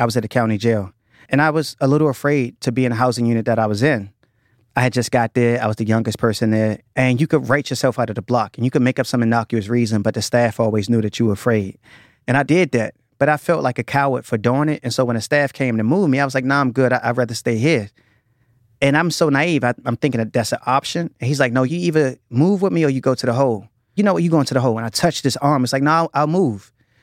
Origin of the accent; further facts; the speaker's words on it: United States; And I am an American citizen. I consider myself a Black American poet.